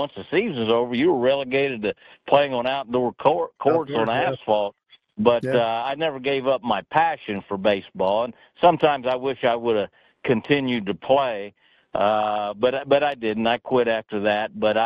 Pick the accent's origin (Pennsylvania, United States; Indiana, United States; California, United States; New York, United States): Indiana, United States; And remember growing up in Indiana before they went to class basketball, we had that every year